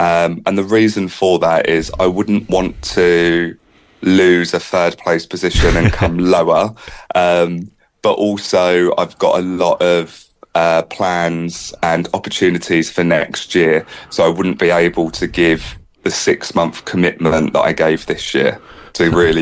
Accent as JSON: {"language": "English", "region": "South East England", "country": "United Kingdom", "said": "so I'm from Kent"}